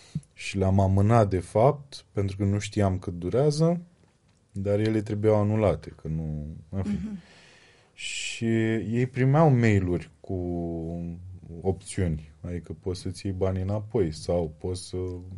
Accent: Focșani, Vrancea County, Romania; Păi, eu sunt un băiat din Focșani care se miră că ni se întâmplă lucruri bune

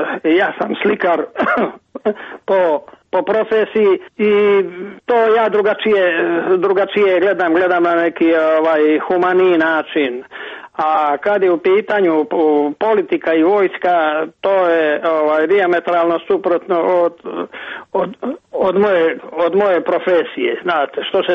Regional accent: Cetinje, Montenegro; born there; Mi Crnogorci imamo čime da se ponosimo. Evo, lično ja koji sam rođen na Cetinju

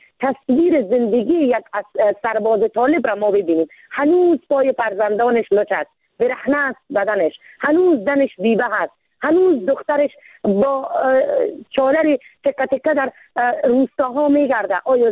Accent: Afghanistan; ولی من زن افغان هستم

